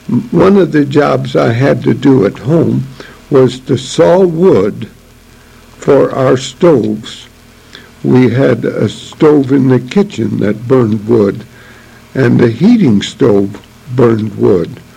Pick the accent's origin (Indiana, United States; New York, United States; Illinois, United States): Illinois, United States; Joliet; also born or lived in Lexington, Illinois; I was born in Lexington, Illinois, in 1893, and my family moved to Joliet when I was about 3 years old